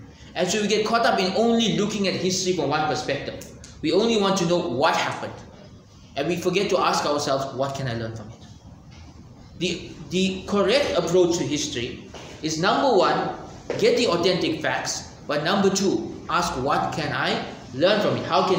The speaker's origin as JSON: {"language": "English", "country": "India", "said": "As Indian Muslims, who many of us are, we don't know the history of the Delhi Sultanate."}